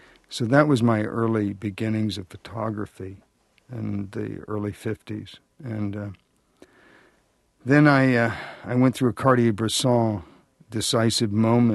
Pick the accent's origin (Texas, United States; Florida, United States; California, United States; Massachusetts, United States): California, United States; San Diego; moved away as an adult; So when I was 18 years old, I moved from I moved from San Diego to Los Angeles